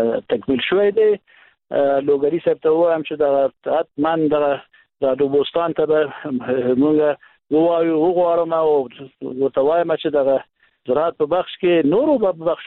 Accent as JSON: {"language": "Pashto", "country": "Afghanistan"}